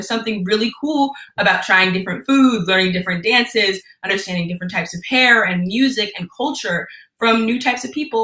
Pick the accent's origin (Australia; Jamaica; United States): Jamaica; so I will never forget my Jamaican heritage and the pride I have in being Jamaican.